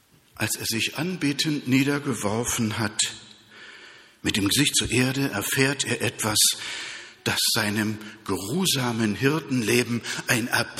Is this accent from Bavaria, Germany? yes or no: no; Berlin, Germany; ich bin Berliner, ja. Ich kann nicht gut Kölsch-Dialekt nachmachen.